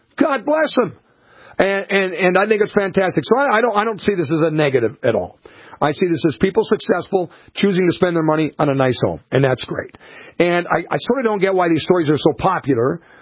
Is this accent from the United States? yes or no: yes; Montevideo, Minnesota, United States; I remember when I was growing up in Montevideo, my folks looked at a house across from the high school.